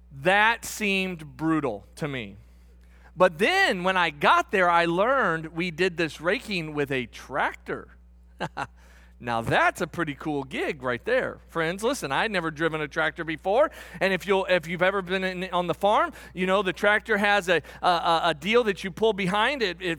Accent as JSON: {"language": "English", "town": "St. Louis", "region": "Missouri", "country": "United States", "tie": "born or raised there", "said": "I will tell you up front, I grew up here in St. Louis."}